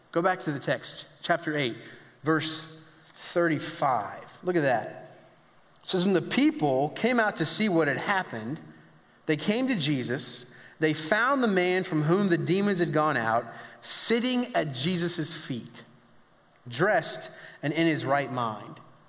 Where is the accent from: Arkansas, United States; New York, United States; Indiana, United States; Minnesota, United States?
Indiana, United States; Indianapolis; I'm from Indianapolis. In case you didn't know that, I'm a huge Colts fan.